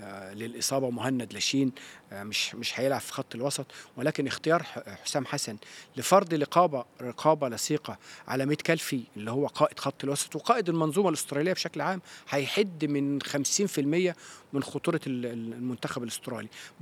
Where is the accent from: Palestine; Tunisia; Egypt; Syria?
Egypt; وطبعا أنا مصري وعايش حالة التفاؤل اللي عندنا